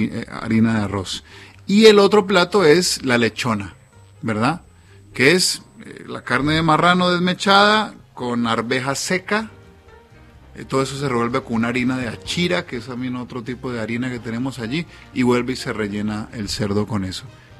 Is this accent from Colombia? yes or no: yes; Ibagué, Tolima, Colombia; En Ibagué, en mi tierra, en Colombia, tomamos aguardientes como nuestra bebida, digamos, y cada región, cada provincia tiene su aguardiente propio. En mi tierra es el tapa roja